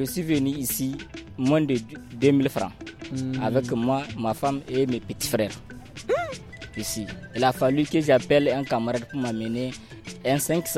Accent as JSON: {"language": "French", "town": "Maradi", "region": "Maradi Region", "country": "Niger", "said": "Je suis de Maradi."}